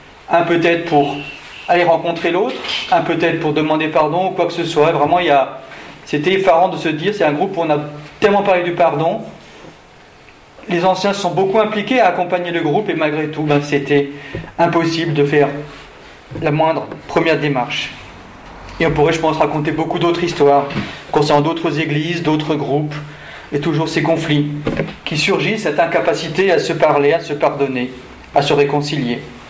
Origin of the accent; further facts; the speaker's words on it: Hautefeuille, Île-de-France, France; je viens de Seine-et-Marne, de Hautefeuille